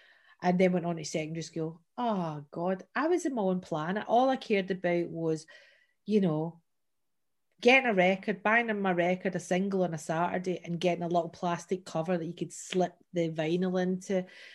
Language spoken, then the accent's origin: English; Glasgow, Scotland, United Kingdom; also born or lived in Loch Lomond; I was this wee scrawny little kid with a name like … growing up in Glasgow.